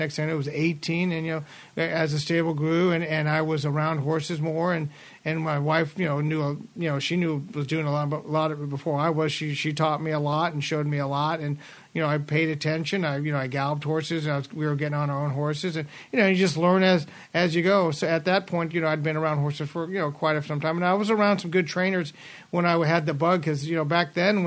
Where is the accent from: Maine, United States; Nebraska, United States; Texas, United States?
Nebraska, United States; I was from Nebraska, and that's back when they had Exarban, and I had a friend of the family that had a farm of horses when I was going to, you know, in high school